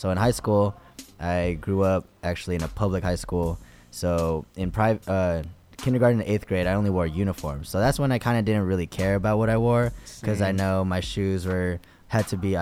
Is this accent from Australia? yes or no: no; Daly City, California, United States; now in Fairfield, United States; originally, I'm actually from Daly City, California.